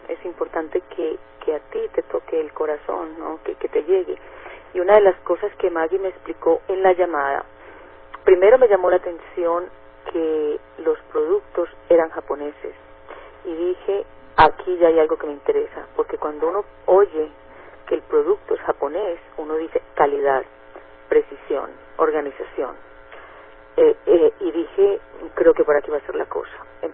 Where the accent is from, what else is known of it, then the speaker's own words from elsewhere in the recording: Colombia; moved away as an adult; now in Canada; soy colombiana. Con mi familia, mi esposo y mi hijo, emigramos a Canadá como Landed Immigrant en el 2002.